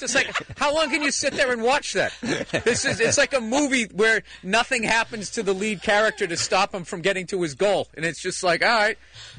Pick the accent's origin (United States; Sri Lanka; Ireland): United States; Boston, Massachusetts; Like, I'm from the Boston area. To do a special in Boston, it would be like redundant.